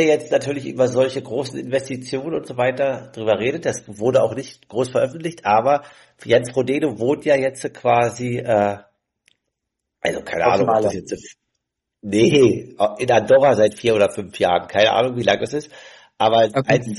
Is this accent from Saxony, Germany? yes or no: yes; Leipzig, Saxony, Germany; Übrigens, ich komme ja auch aus Leipzig.